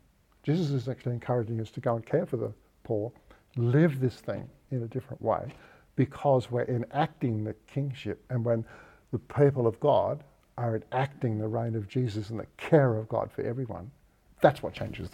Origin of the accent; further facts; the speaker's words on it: Australia; So I am an Australian, and I have an allegiance to Australia because it's my country.